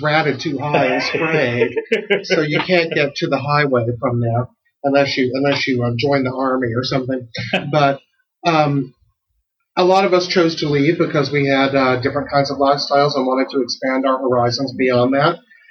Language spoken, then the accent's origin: English; Longview, Texas, United States; Well, I'm from Longview, Texas.